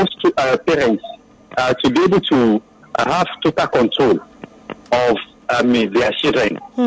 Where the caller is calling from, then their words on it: Alakokoya, Lagos, Nigeria; I'm calling from Alakokoya, Lagos.